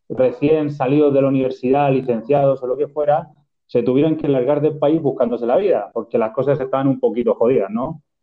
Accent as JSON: {"language": "Spanish", "region": "Region of Murcia", "country": "Spain", "tie": "born there", "said": "soy murciano de nacimiento, de un pueblo de la región de Murcia"}